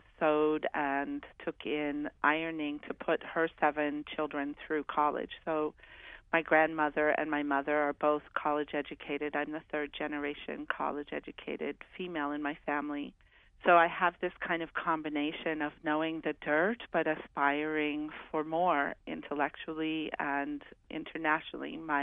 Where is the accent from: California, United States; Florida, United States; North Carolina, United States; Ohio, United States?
California, United States; born there; now in New Orleans, United States; Well, I was born in the San Joaquin Valley. Actually, my grandfather was a farmer.